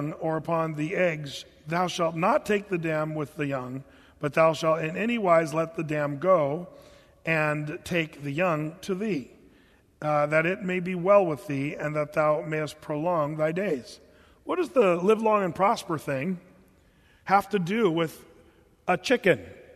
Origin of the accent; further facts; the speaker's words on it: Oregon, United States; I grew up in Southern Oregon where there was some kind of rowdy rednecks.